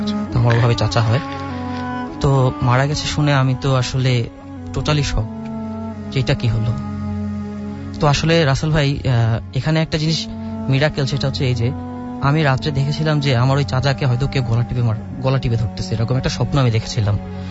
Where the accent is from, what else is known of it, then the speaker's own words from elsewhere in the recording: Raipur, Chittagong Division, Bangladesh; now in Dhaka, Bangladesh; আমার বাড়ি হচ্ছে লক্ষ্মীপুরের রায়পুরে।